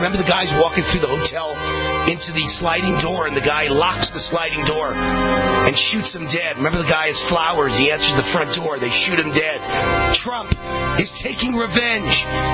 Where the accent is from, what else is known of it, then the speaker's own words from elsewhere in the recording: New York, United States; I'm from New York. I'm a Jewish kid, but grew up in an all-Italian neighborhood where everybody wanted to be in the mafia